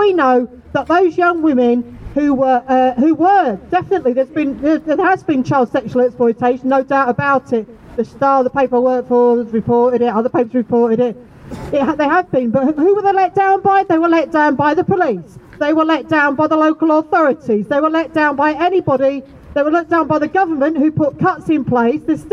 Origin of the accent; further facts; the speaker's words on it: Sheffield, Yorkshire and the Humber, United Kingdom; I'm from Sheffield, but, you know, I'm here from up the way.